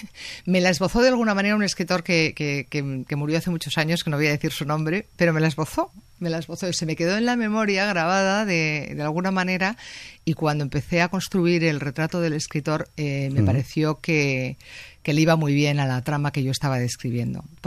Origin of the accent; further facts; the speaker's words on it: Madrid, Community of Madrid, Spain; en esta ocasión yo, que soy madrileña, he querido dar a conocer dos vertientes de Madrid